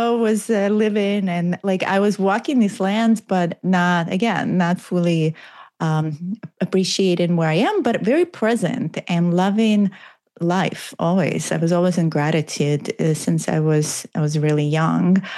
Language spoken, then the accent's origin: English; Minsk, Belarus; now in United States; And yet I grew up in Minsk, Belarus at the time.